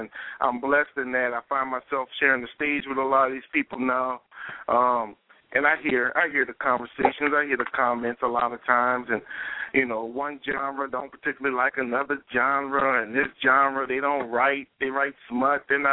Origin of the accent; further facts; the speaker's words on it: New Orleans, Louisiana, United States; I'm from New Orleans.